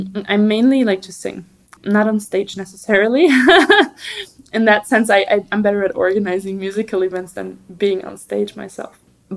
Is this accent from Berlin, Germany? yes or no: yes; Berlin, Germany; also born or lived in London; when I moved back to my hometown of Berlin, which is where I'm from